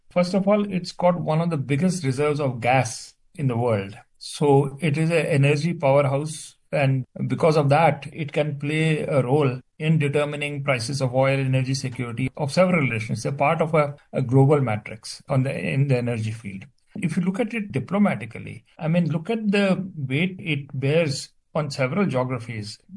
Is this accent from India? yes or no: yes; India; then I need not pay the taxes to my home country. For example, if I'm working in Qatar and paying my taxes in Qatar, then I don't have to pay taxes in India.